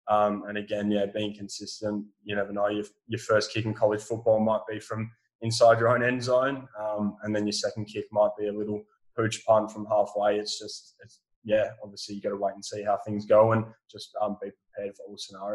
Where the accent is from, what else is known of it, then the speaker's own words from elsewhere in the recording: Australia; which most people probably wouldn't expect being an Australian over here and whatnot, a young guy.